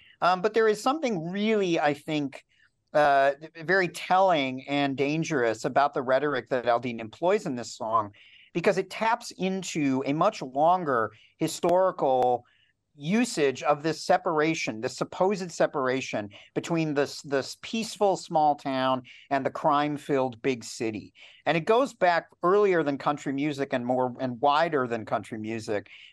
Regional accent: Wisconsin, United States; those are signals that I remember hearing growing up in Wisconsin that were very clear racial shorthand.

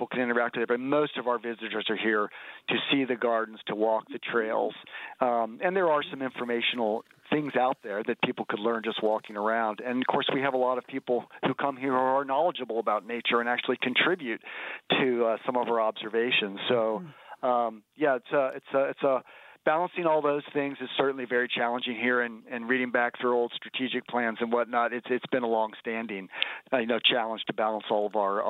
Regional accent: Ohio, United States; But I went to University of Michigan as an undergrad, and I'm from Ohio.

